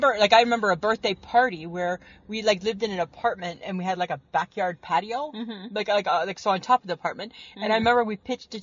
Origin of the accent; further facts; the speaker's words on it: Barrie, Ontario, Canada; And so what happened is back where we grew up in Barrie, Ontario, so they had this big Canada Day festival